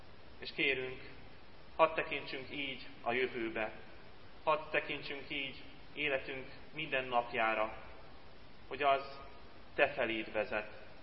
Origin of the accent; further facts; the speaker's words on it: Tata, Komárom-Esztergom, Hungary; Egyszer még általános iskolában rendeztek egy futóversenyt Tátánnal, ahol felnőttem.